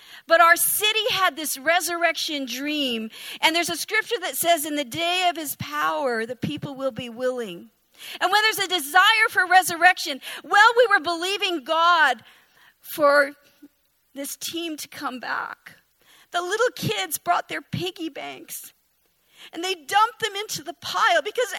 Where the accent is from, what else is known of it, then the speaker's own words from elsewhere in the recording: Canada; Now, I'm from Canada. We don't even have baseball.